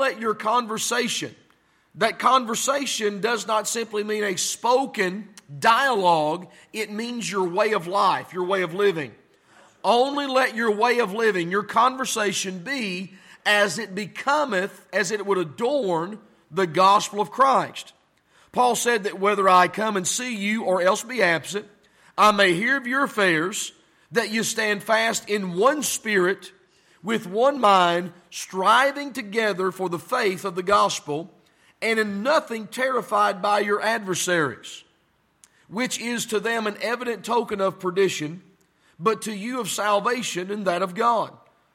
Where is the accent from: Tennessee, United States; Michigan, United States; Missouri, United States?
Tennessee, United States; Well, I was from Tennessee. Can't never could. The long A. Can't never could. I don't know if it was can't down in Kentucky, but it was can't down in Tennessee.